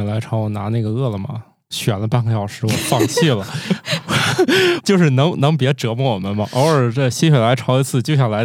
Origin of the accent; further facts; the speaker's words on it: Henan, China; 我是个河南人，但是我们家是东北人